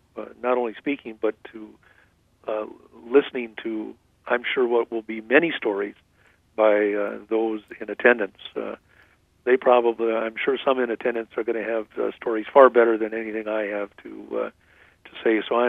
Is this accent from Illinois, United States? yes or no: no; Knife River, Minnesota, United States; growing up in Knife River and driving into two harbors at 4:30 in the morning or 5 o'clock in the morning to get on board the Nelson J